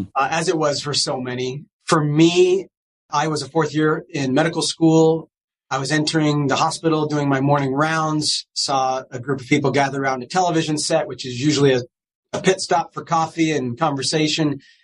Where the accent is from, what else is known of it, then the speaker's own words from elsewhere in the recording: Placerville, California, United States; I'm from California, born in Southern California, but grew up in Northern California, Placerville or El Dorado County, which is in the foothills of Sacramento and the Sierra Nevadas.